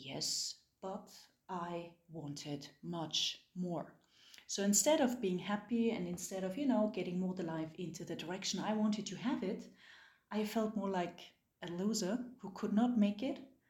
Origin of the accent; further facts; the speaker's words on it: Switzerland; from Switzerland